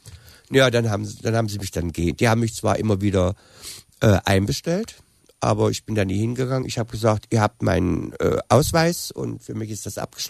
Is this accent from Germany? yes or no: yes; Germany; oder ich bin ja in der DDR aufgewachsen.